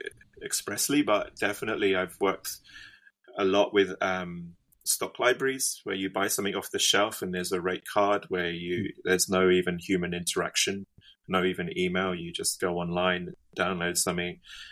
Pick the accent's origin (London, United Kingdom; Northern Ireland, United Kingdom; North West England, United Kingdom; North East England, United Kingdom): London, United Kingdom; now in Budapest, Hungary; I'm based in Budapest, but I'm from London.